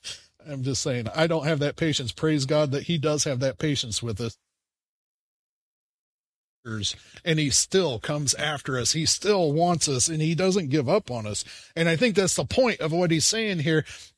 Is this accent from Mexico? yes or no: no; Midwest, United States; Because I'm from the Midwest and we have grass, not rocks.